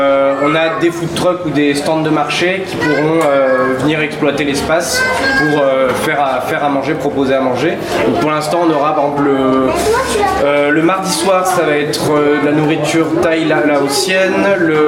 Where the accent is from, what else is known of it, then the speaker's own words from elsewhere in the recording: Marseille, Provence-Alpes-Côte d'Azur, France; Alors là nous on vient de Marseille.